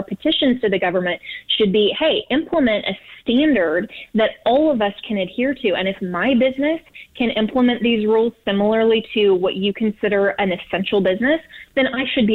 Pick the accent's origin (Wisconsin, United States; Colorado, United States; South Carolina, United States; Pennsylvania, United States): Colorado, United States; I know in my home state of Colorado, a lot of our GOP legislators are taking initiative to contact the governor.